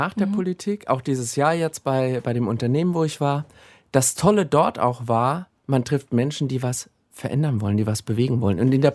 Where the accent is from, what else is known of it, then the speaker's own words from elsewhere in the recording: Gelnhausen, Hesse, Germany; Ich bin gläubiger Christ und das habe ich mir stechen lassen, weil ich so eben meine Heimatstadt Gelnhausen und den lieben Gott sozusagen immer bei mir habe.